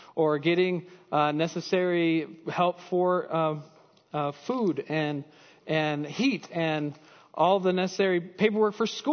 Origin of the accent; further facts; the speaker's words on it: Minnesota, United States; first language en; Being from Minnesota, growing up, born and raised here, 100%, I know 100% that English is my first language.